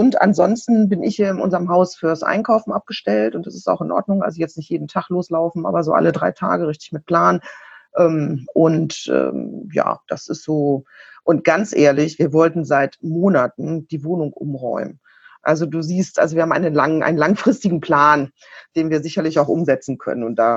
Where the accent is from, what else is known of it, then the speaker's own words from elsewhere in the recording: West Germany, Germany; eine Ost-West-Ehe, also ich aus dem Westen, mein Mann aus dem gebürtig aus Ostdeutschland.